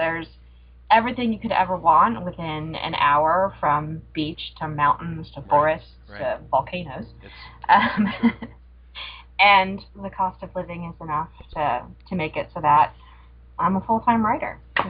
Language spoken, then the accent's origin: English; Connecticut, United States; moved away as an adult; also born or lived in New Jersey; I was born and raised in New England